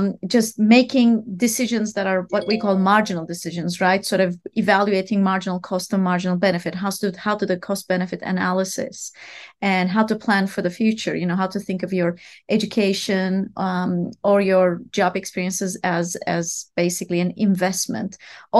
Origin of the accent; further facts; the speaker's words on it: Istanbul, Turkey; now in United States; I'm originally from Istanbul, Turkey. I came to the US to do my undergraduate in mathematics and economics at a small liberal arts college outside of Boston called Wellesley College.